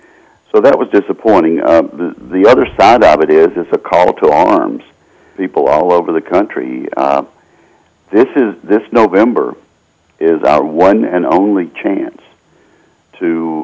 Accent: Tupelo, Mississippi, United States; I've got 5 or 10 choices here in my hometown of Tupelo or more, and I shop around for food

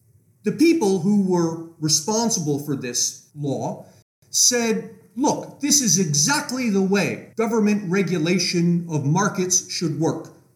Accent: Pennsylvania, United States; I'll give you an example from my home state of Pennsylvania.

